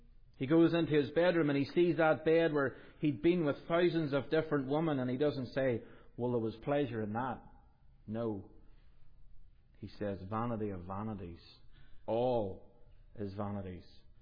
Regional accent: Northern Ireland, United Kingdom; if I was to ask you who King Billy was for us as Northern Irish people, you'd go, who?

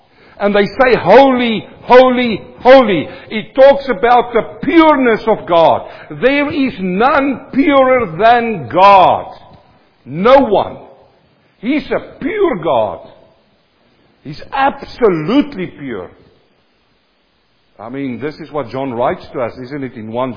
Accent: South Africa; English is a second language; When I came from South Africa, I couldn't speak English for the life of me.

